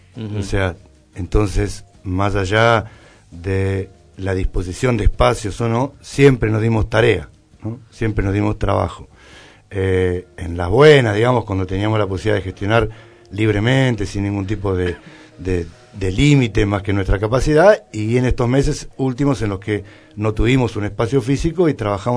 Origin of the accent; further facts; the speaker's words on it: Francisco Álvarez, Buenos Aires Province, Argentina; nosotros somos de Álvarez. La mayoría de nosotros está en Álvarez o gestiona su acción cultural en Álvarez y seguimos en el mismo lugar, en el centro de Francisco Álvarez.